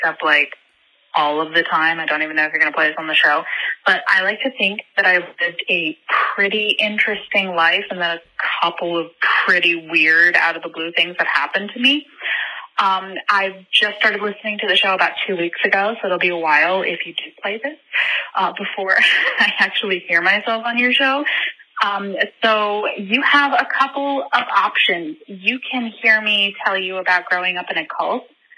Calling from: Ireland; I'm calling from Ireland.

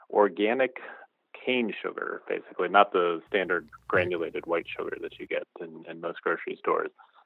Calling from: Fairfax, Virginia, United States; I'm calling from Fairfax, Virginia.

